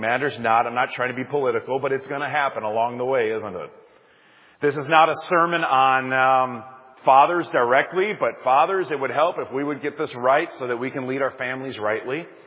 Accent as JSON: {"language": "English", "region": "Wisconsin", "country": "United States", "said": "Now, I'm from Wisconsin"}